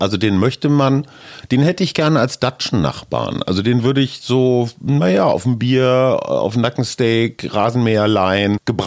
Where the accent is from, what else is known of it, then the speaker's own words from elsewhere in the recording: Münster, North Rhine-Westphalia, Germany; ich komme aus Münster, ist nicht weit weg